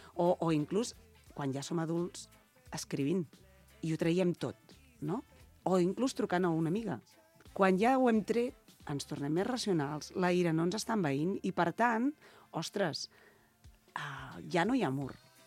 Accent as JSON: {"language": "Catalan", "region": "Catalonia", "country": "Spain", "said": "nosaltres som catalans, que estem vivint a Catalunya"}